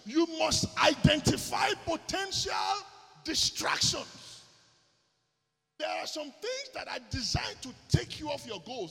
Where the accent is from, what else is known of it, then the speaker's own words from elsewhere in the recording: Nigeria; They say something back where we grew up in Nigeria.